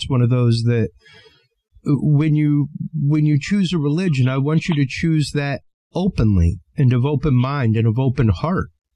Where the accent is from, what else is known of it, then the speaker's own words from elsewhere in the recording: Texas, United States; Come on. I'm from Texas.